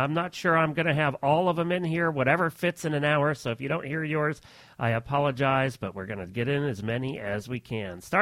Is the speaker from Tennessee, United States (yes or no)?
no; Ocala, Florida, United States; from Ocala, Florida